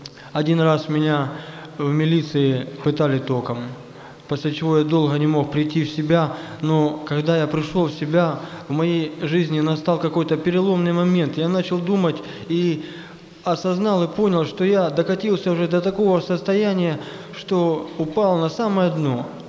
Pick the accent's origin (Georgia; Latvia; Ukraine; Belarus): Ukraine; Mykolaiv, Mykolaiv Oblast; Я сам с Украины, города Николаева. Это на побережье Черного моря.